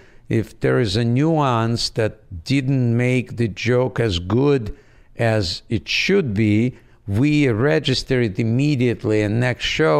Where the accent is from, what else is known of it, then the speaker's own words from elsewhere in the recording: Odesa, Odesa Oblast, Ukraine; I grew up in Odessa on the Black Sea.